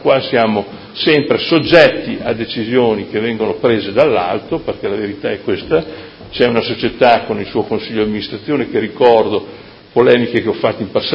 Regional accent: Modena, Emilia-Romagna, Italy; visto che io sono nato a Modena e ho vissuto a Modena da sempre

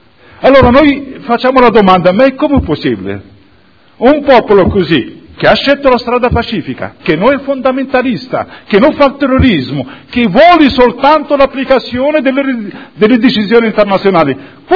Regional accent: Western Sahara; Italian is a second language

